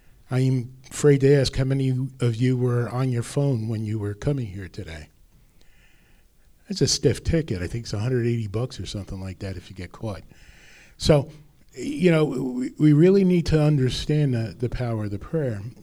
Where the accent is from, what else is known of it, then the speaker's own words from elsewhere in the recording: Rutherford, New Jersey, United States; And they were from my hometown up in Rutherford.